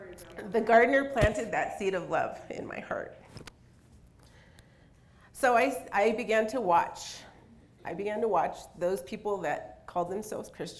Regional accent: California, United States; I was born in California, raised in the San Fernando Valley.

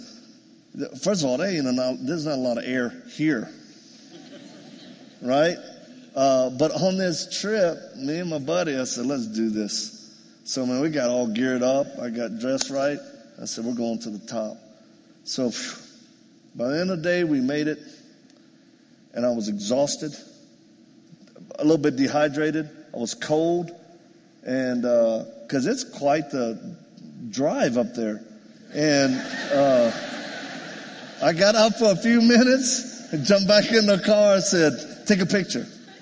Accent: Louisiana, United States; accent: Cajun; I'm not from here originally. I'm Cajun. I'm from southern Louisiana. That's why I talk like I do.

